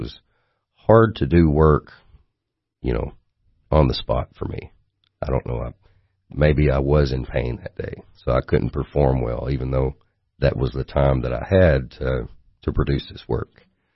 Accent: Lafayette, Tennessee, United States; also born or lived in Salina, Tennessee; I was born in Salina, Tennessee.

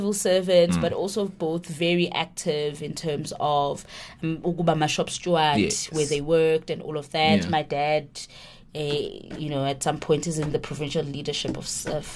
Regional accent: Estcourt, KwaZulu-Natal, South Africa; I am originally from Estcourt. Mm-hmm. It's a small town in KZN.

